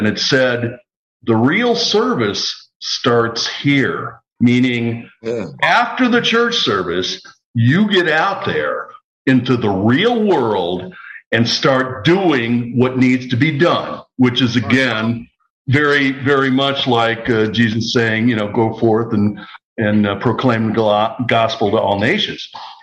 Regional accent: Wisconsin, United States; I was born and raised in Wisconsin, originally under the American Lutheran Church

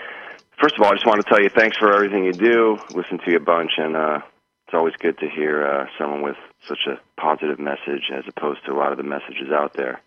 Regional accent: Midwest, United States; now in Los Angeles, United States; I'm from the Midwest, and I've been in LA for 6 years, and never saw these type clouds.

